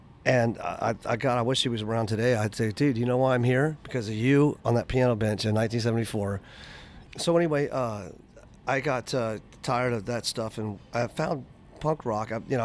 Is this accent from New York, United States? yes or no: no; Lubbock, Texas, United States; born there; I was born in Lubbock, Texas, okay. 1960, and my parents moved around a lot.